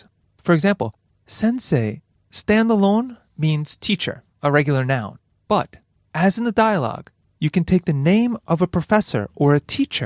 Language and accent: English; New York, United States; This will come up again and again as it's my hometown. So, New York.